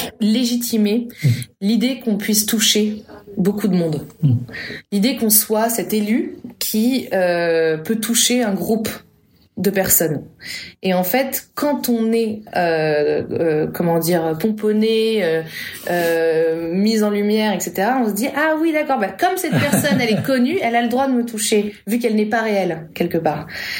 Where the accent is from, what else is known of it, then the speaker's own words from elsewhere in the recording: Paris, Île-de-France, France; J'avais 18 ans, le personnage a 18 ans, c'est une Parisienne, je suis Parisienne